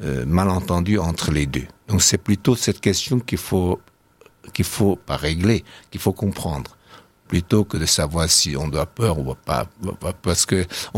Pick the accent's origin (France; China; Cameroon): China; Shanghai; French is a second language; Je suis de Shanghai, j'aimerais bien qu'elle soit.